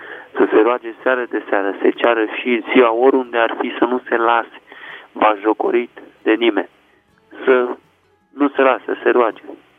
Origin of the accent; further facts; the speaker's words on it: Cornu, Prahova, Romania; Și eu vă sunt din Comuna Cornu, județul Prahova.